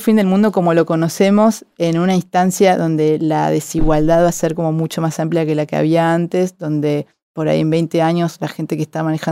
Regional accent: Argentina; nosotros, porque somos argentinos y de alguna manera casi superiores literariamente

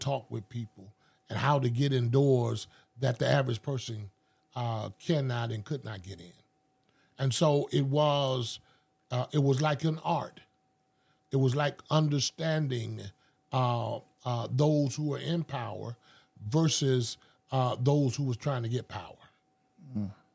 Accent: the South, United States; I think it came from the fact that I grew up in the South

